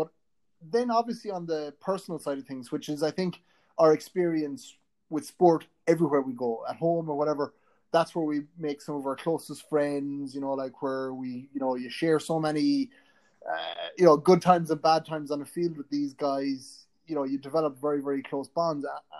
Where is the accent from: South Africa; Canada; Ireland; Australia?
Ireland; Roscommon, Connacht; now in New York, United States; So born and raised in Roscommon in the west of Ireland and went to college in Dublin.